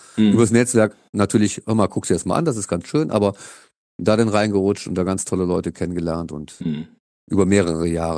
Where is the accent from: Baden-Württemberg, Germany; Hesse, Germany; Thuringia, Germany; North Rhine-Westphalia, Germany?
North Rhine-Westphalia, Germany; Haan; born or raised there; also born or lived in Hilden